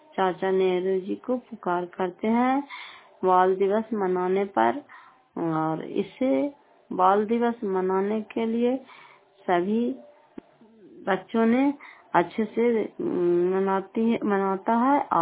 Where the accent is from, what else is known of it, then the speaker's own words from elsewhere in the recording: Fatehpur, Bihar, India; घर फतेहपुर, पंचायत मकरावता, प्रखंड कराय पसराय, जिला नालंदा के निवासी हूं